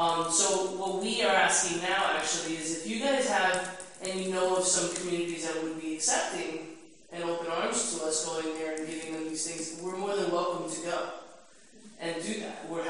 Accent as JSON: {"language": "English", "town": "Miami", "region": "Florida", "country": "United States", "said": "and I'm from Miami, Florida."}